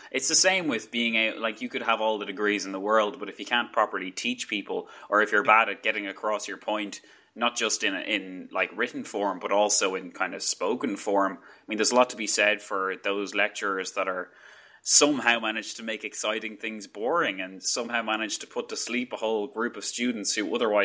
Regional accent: Ireland; if you live in Ireland and I walk around, people have thought that I'm from Canada or America, or even I got told one time that they loved my English accent, which, as an Irish person

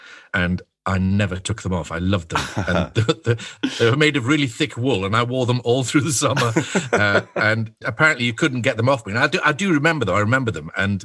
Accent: Scotland, United Kingdom; born there; I was born in the Scottish Borders, in the middle of nowhere.

